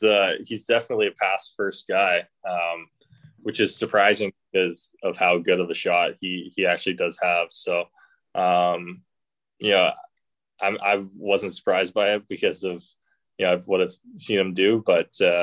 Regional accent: Ontario, Canada; growing up in Ontario

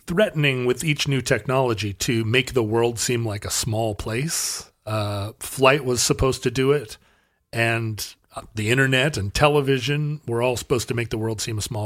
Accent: United States; I'm going to be able to tell Pepsi from Coke. I'm an American.

